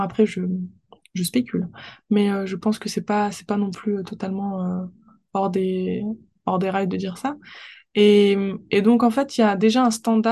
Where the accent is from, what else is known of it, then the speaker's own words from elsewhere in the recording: France; les nouvelles générations, on est né en France, on a grandi en France, et la culture française, elle fait totalement partie de notre identité.